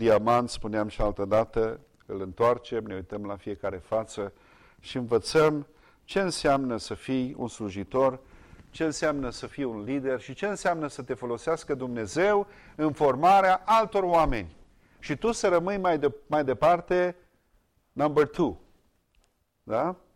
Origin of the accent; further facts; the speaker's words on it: Satu Mare, Satu Mare County, Romania; noi am crescut câțiva ani la Satu Mare, lângă orașul Satu Mare și erau foarte mulți maghiari acolo.